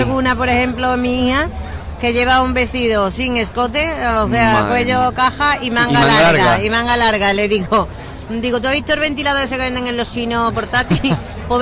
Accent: Madrid, Community of Madrid, Spain; Digo, es que somos exagerados los madrileños

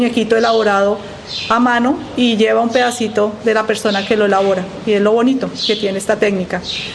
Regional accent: Colombia; now in Lebrija, Spain; Yo soy colombiana, pero ya estoy aquí un poco lebrijana, no hablo como lebrijana, pero me he integrado bastante

